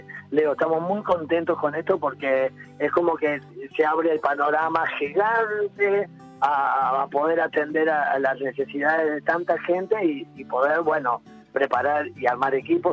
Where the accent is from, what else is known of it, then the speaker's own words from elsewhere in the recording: Buenos Aires, Argentina; also born or lived in Uruguay; Yo nací en Uruguay, pero me crié en Buenos Aires.